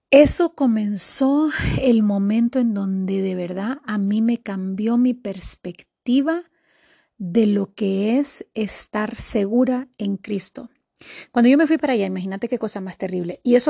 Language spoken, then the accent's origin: Spanish; Tegucigalpa, Francisco Morazán, Honduras; de Tegucigalpa, Honduras y contentísima de compartirte